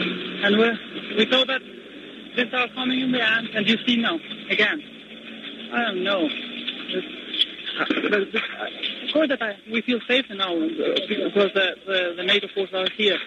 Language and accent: English; Drenica, Kosovo; English is a second language; I come from Kandira, from Drenica